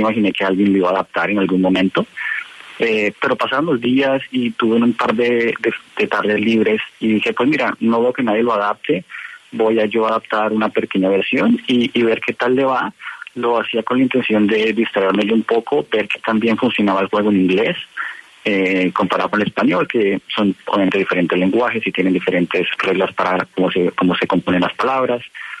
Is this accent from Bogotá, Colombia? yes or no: yes; Bogotá, Colombia; born there; Yo soy colombiano, yo nací en Bogotá. Sí, yo nací en el 91 en Bogotá.